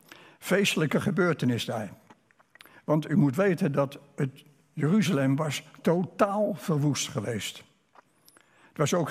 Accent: Rotterdam, South Holland, Netherlands; Ik als geboren Rotterdammer, in mijn jonge jaren heb ik nog de Laurenskerk, de grote kerk, de Sint-Laurenskerk in Rotterdam, heb ik nog in zijn half verwoeste staat gezien.

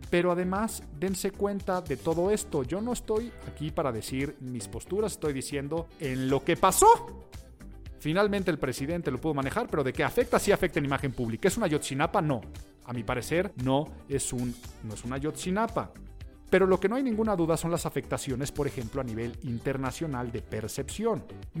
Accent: Mexico; yo mientras en España viajaba en un taxi, por ejemplo, y ¿de dónde eres? Ah, mexicano.

